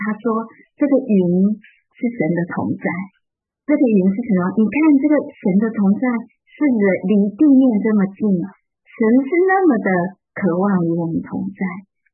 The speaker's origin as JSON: {"language": "Chinese", "region": "Taipei", "country": "Taiwan", "tie": "born or raised there", "said": "我从小是在台北市长大的"}